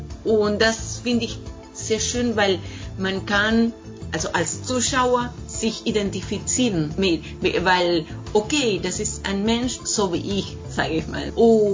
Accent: Buenos Aires, Argentina; first language Spanish; German is a second language; also ich bin Argentinierin, Porteña eigentlich, in Buenos Aires geboren. Und meine Muttersprache ist Spanisch.

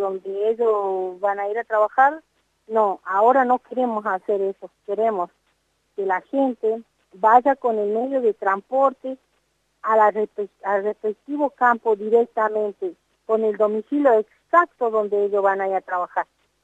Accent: northern Argentina, Argentina; Nosotros somos muchos los norteños que vamos para allá

